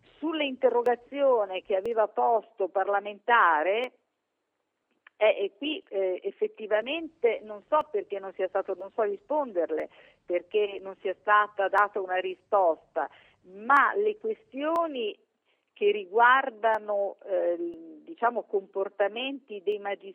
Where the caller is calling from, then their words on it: Veneto, Italy; In questo momento io le parlo da un Veneto che è sempre stato una regione traino dell'economia nazionale